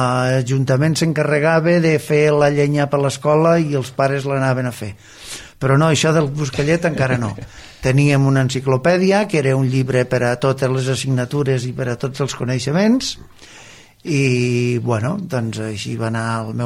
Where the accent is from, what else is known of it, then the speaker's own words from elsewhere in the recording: Margalef, Catalonia, Spain; Jo vaig néixer a Margalef, l'any 48, o sigui ja tinc més de 60 anys. I vaig estudiar primària a Margalef, vaig viure allà fins als 10 anys, després vaig anar al seminari de Tortosa